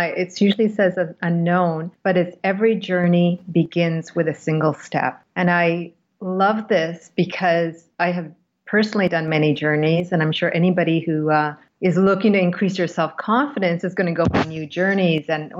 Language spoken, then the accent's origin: English; Canada; also born or lived in India; I was born in India, but I've grown up in Canada, so arrived here when I was quite young. And I've also lived and worked in Europe as an adult.